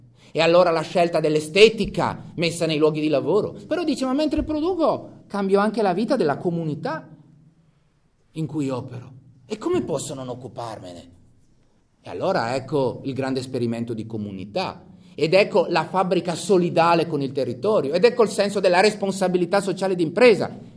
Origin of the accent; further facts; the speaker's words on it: Ivrea, Piedmont, Italy; Io vengo da Ivrea, sono anche legato così da motivi di affezione